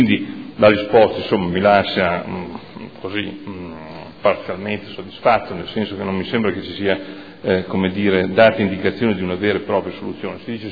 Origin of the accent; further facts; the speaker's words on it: Modena, Emilia-Romagna, Italy; io che sono modenese